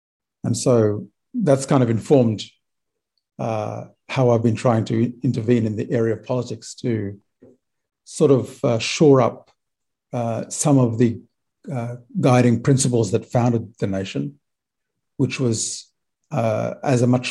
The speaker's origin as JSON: {"language": "English", "town": "Port Vila", "region": "Shefa", "country": "Vanuatu", "tie": "born or raised there", "said": "When I was growing up in Port Vila, sort of exposed to all that activism that was happening at the time."}